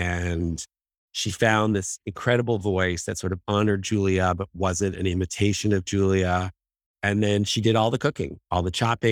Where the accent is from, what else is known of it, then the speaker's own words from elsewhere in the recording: Toronto, Ontario, Canada; I grew up in Toronto.